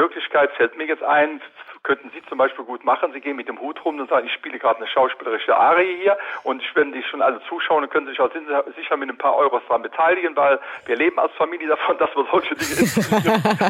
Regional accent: Cologne, North Rhine-Westphalia, Germany; Und wir wollten auch nicht in Köln, wir sind Kölner

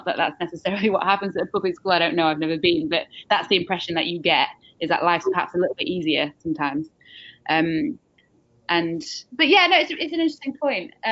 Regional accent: Yorkshire and the Humber, United Kingdom; moved away as an adult; brought up in Yorkshire, but actually I moved when I was 18 and kind of lived obviously everywhere else.

